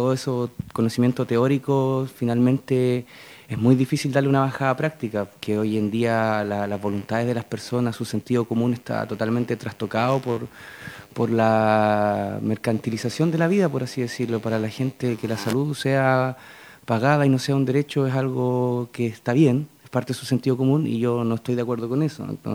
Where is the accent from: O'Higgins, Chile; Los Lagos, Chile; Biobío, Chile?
Los Lagos, Chile; Purranque; also born or lived in Osorno; yo nací en Osorno, me crié en Purranqui hasta los 17 años, estudié en colegio particular, subvencionado, Preciosa Sangre.